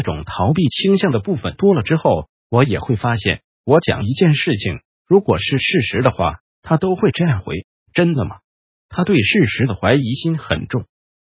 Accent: Taiwan; 因为我们台湾人很害怕罪恶感，很害怕被指责

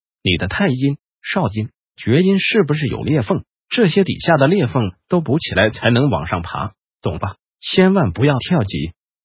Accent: Taiwan; 那我们台湾人因为有一个大魔教叫做佛教

